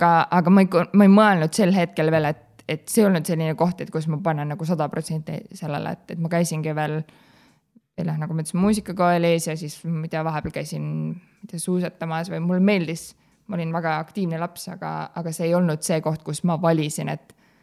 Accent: Adavere, Järva County, Estonia; Ma olen pärit maakohast, nimega Adavere.

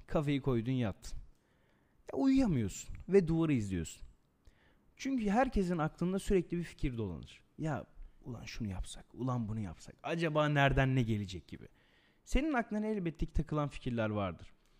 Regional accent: Erzurum, Turkey; ben de bir Erzurumlu olarak bir Dadaş olarak falan bir şey yapayım. Hani bizim oralarda bir söz var.

